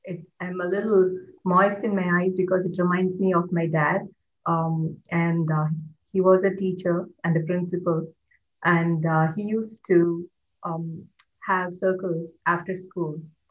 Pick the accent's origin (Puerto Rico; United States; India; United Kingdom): India; Tiruchirappalli, Tamil Nadu; he chose to work at a school which was closest to few slums in my hometown, Trichy.